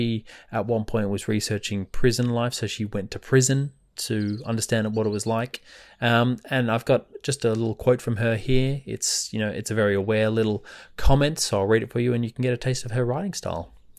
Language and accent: English; Australia; If you can't tell from my accent, I am Australian.